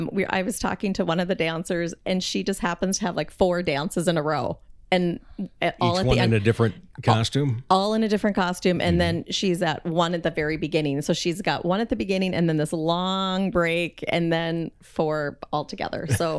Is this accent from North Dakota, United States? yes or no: yes; Grand Forks, North Dakota, United States; because I'm from Grand Forks, North Dakota.